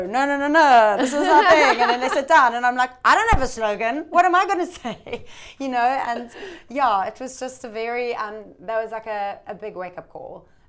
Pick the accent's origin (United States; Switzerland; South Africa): South Africa; growing up in South Africa, you know, I grew up in the same area.